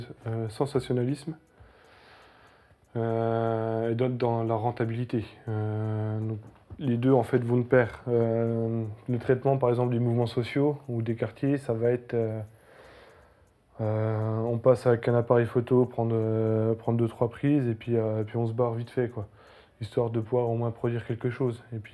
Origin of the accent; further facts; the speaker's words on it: Besançon, Bourgogne-Franche-Comté, France; J'ai 29 ans. Je vis à Besançon, donc dans le quartier de Planoise, voilà, comme mon nom l'indique.